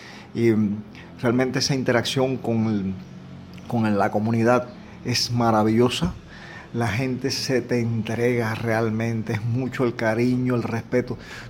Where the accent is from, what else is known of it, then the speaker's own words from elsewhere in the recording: Las Tunas, Cuba; en Radio Victoria en Las Tunas, de donde soy